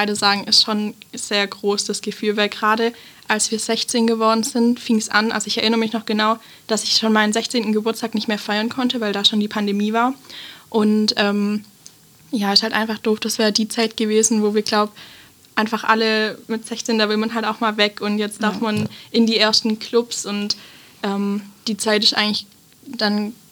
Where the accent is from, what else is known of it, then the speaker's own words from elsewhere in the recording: Horb, Baden-Württemberg, Germany; dass halt Horb meine Heimatstadt ist